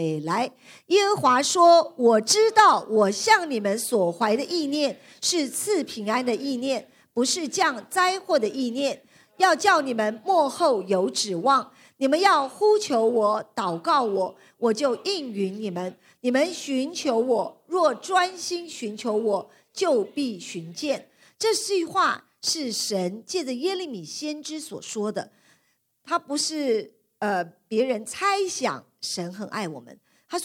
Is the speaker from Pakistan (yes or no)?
no; Taiwan; 那么因为我从台湾来，所以我看到那些报道啊